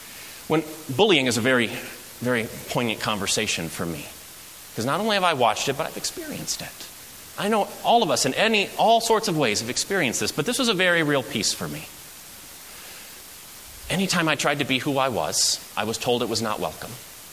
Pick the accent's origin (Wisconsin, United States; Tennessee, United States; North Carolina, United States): Tennessee, United States; Nashville; We moved around a little bit, but I did a lot of my growing up in Nashville, Tennessee. Great place. Southern hospitality, not a myth.